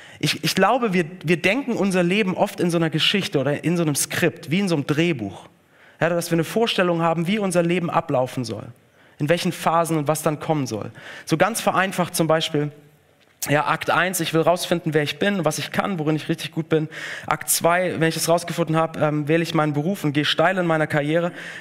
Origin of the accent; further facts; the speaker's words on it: Stuttgart, Baden-Württemberg, Germany; welcher andere Zirkus auch immer so sein Zelt in Stuttgart aufgeschlagen hat, wo ich aufgewachsen bin.